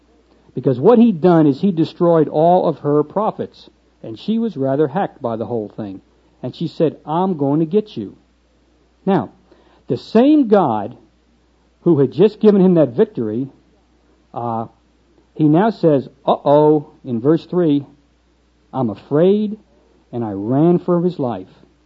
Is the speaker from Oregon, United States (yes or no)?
no; New Jersey, United States; dialect will very quickly pick up that I am not a native Oklahoman. All right, I am from New Jersey. And yous guys are a strange bunch to me. I was raised on Thoyd and Thoyd Avenue